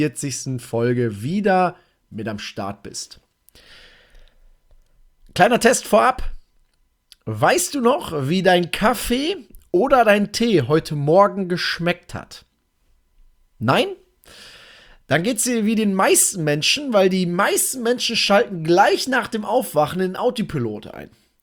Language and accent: German; Velen, North Rhine-Westphalia, Germany; Und jetzt war ich letzte Woche in Velen in meiner Heimat und habe das Prepaid-Handy abgeholt.